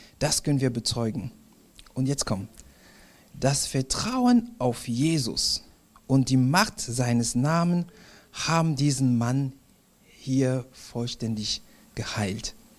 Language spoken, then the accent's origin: German; Cameroon; Wir waren in Kamerun, ich komme aus Kamerun übrigens